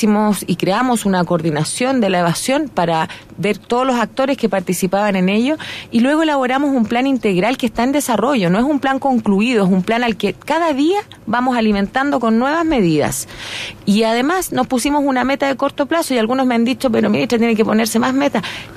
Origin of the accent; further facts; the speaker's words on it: Chile; como ciudadanos, como responsables, como chilenos y chilenas, como dicen, tenemos que asumir